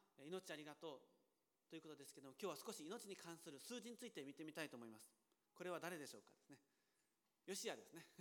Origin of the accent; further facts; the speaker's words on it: Kyushu, Japan; まあ、私のもう九州出身ですけど、南の方に行くと知覧という場所があります。